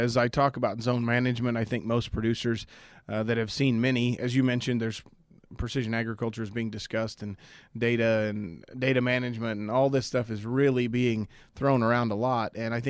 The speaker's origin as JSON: {"language": "English", "town": "Nokomis", "region": "Illinois", "country": "United States", "tie": "born or raised there", "said": "You know, I grew up originally in Nokomis, and we still farm between north of Nokomis and down here near Hillsboro."}